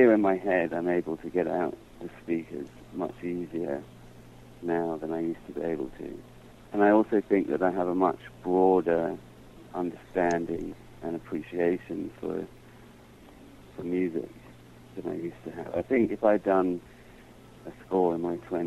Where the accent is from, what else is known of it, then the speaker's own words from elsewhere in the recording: London, United Kingdom; I mean, I'm from London.